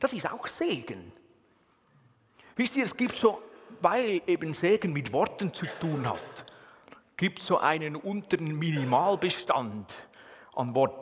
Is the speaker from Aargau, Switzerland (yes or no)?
yes; Aargau, Switzerland; Ich habe es schon gemerkt, wie die Oberländer ticken. Als Aargauer.